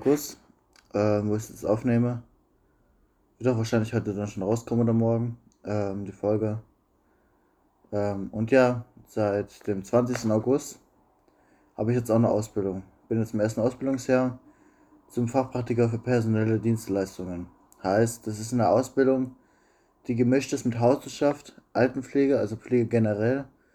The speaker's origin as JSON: {"language": "German", "region": "Bavaria", "country": "Germany", "said": "ich bin aus Bayern, in der Nähe von Nürnberg"}